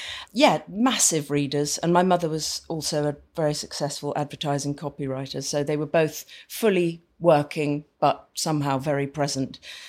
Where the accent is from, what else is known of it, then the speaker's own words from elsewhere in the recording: London, United Kingdom; I grew up in Primrose Hill before it got very, very trendy, when it was still quite lentil eating and hemp wearing. It was a very cozy place to grow up.